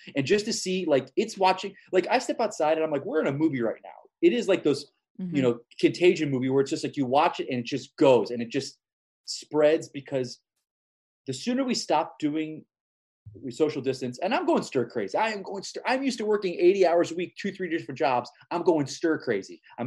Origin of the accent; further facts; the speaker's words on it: Florida, United States; And I look at my home state where I grew up, Florida, and I just think they're a bunch of idiots.